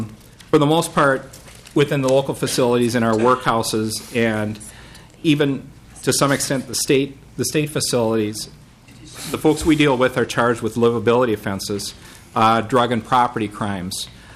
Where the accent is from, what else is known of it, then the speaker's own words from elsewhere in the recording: Minnesota, United States; I grew up in Benton County, and I would imagine that the needs in the jail in Foley and the programs available would be very different